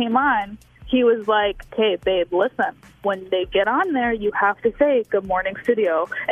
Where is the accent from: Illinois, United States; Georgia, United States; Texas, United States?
Illinois, United States; Chicago; But on the way, so we're originally from the Chicago area.